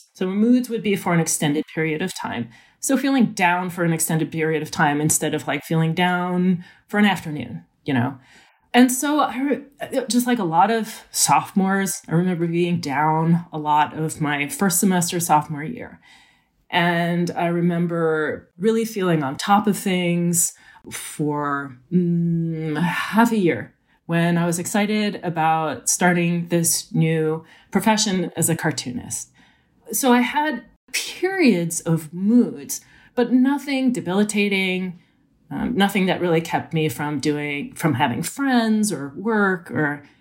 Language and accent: English; Philadelphia, Pennsylvania, United States; also born or lived in New Jersey; Well, I was born in New Jersey, but I consider Philadelphia my hometown. We moved there when I was a kid.